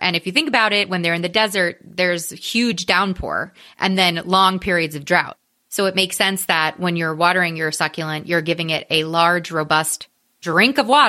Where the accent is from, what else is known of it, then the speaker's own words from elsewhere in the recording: New York, United States; I think as a New Yorker, every time I go to California